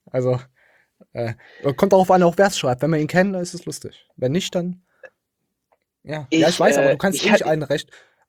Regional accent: East Germany, Germany; Das wollte ich als Ostdeutscher natürlich ansprechen

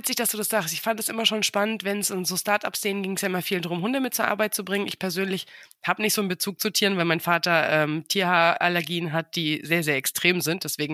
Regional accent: Bamberg, Bavaria, Germany; dass wir beide den gleichen Geburtsort haben. Wir kommen beide aus Bamberg.

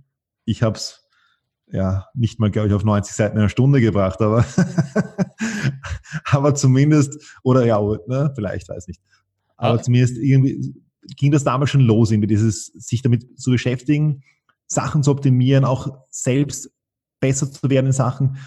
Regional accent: Vienna, Austria; einen Teil meiner Schulkarriere war ich in Wien, einen Teil meiner Schulkarriere war ich am Land draußen. Zu dem Zeitpunkt mit 16 war ich wieder in Wien.

